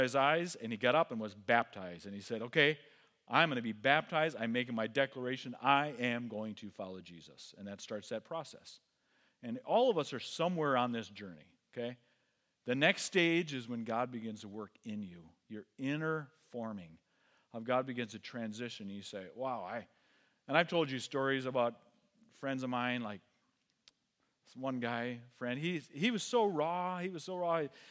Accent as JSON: {"language": "English", "region": "Wisconsin", "country": "United States", "tie": "born or raised there", "said": "I grew up in Wisconsin, where every weekend, every 15-year-old drank a case of beer, okay?"}